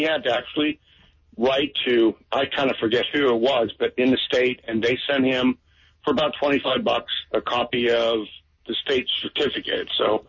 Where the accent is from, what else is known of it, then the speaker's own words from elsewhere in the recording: Pennsylvania, United States; now in Florida, United States; When I'm from Pennsylvania. I've been in Florida for years.